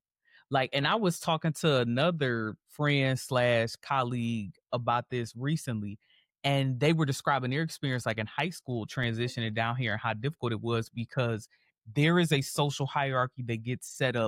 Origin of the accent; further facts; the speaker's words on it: Detroit, Michigan, United States; So I grew up in Detroit, and we've talked about this.